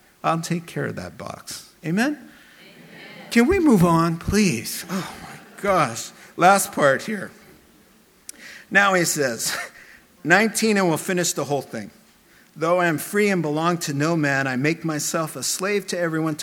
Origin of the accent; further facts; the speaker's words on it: New York, United States; suddenly I'm talking to her like this, like I'm from New York, which I am.